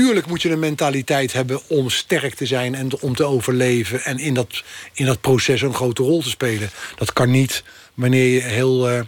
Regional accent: The Hague, South Holland, Netherlands; mijn hart zit wel als Hagenees en vanuit mijn familie verweven bij de club.

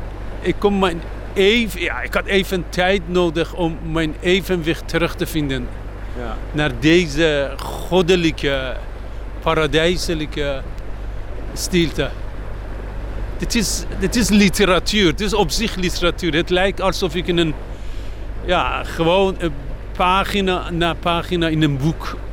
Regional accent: Tehran, Tehran Province, Iran; En je moet niet vergeten, ik kwam uit Teheran, uit Iran, Teheran. Zo'n 17 miljoen bewoners

